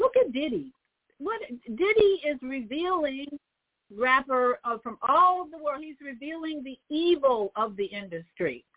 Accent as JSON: {"language": "English", "town": "Chicago", "region": "Illinois", "country": "United States", "tie": "born or raised there", "said": "I was raised in Chicago, but I was in Hyde Park neighborhood, which was very diverse."}